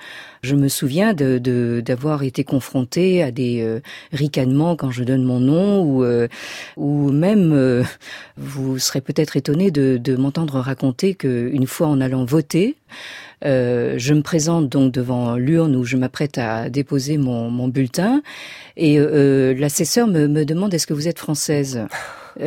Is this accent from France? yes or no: yes; France; born there; je suis née dans la France de l'après-guerre et dans la France de la décolonisation.